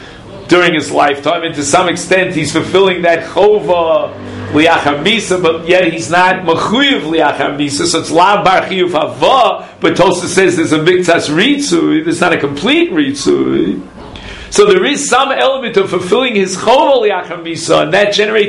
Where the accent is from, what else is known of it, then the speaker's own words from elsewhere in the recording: Canada; I come from Canada where it's legal.